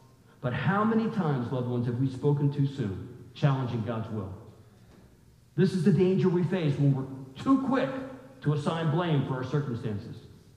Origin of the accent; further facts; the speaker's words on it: Berea, Ohio, United States; born there; Although I was born in Berea, I'm not that kind of Berean.